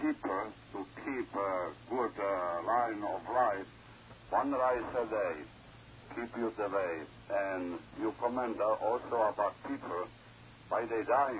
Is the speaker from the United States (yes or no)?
no; Silesia, Germany; Someplace by Germany. You know Oberschlesien?